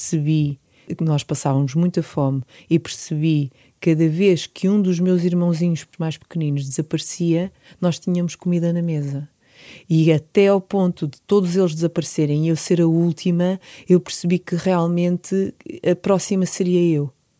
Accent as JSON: {"language": "Portuguese", "country": "Brazil", "tie": "born there", "said": "Não, eu por acaso nasci no Brasil."}